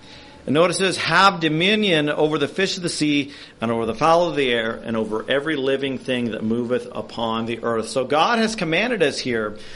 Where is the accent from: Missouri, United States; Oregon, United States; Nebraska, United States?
Oregon, United States; born there; I was born in Oregon. I love Oregon.